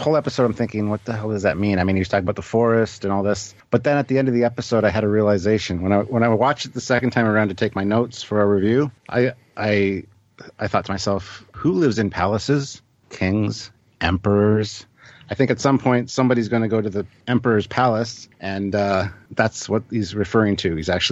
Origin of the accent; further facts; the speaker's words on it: Canada; I'm a Canadian, so.